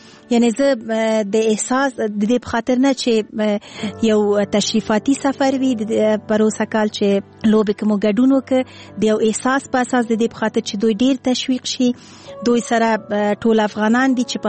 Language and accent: Pashto; Afghanistan; مونږ هم افغانان یو